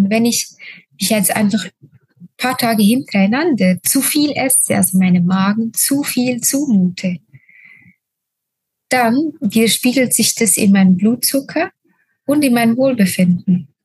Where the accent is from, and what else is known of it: Switzerland